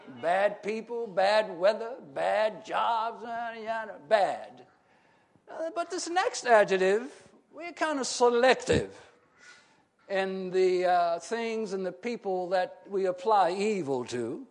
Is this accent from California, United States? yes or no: no; Arkansas, United States; I'm from Arkansas, so you know my dad taught me how to work on cars and all of that.